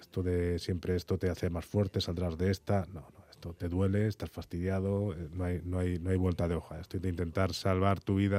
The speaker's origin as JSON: {"language": "Spanish", "town": "Guadalajara", "region": "Jalisco", "country": "Mexico", "said": "Y es en este viaje a Guadalajara, que es donde yo soy de Guadalajara"}